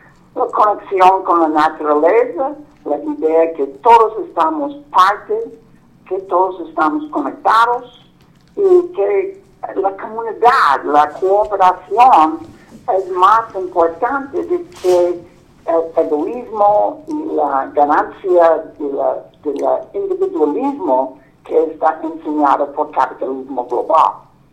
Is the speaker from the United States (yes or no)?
yes; United States; Spanish is a second language; Yo soy de los Estados Unidos. Durante la guerra de Vietnam, yo estaba en la universidad